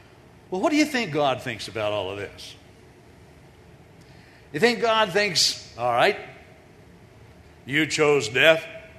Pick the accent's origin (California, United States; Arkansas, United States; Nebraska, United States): California, United States; I'm from California. Pray for me.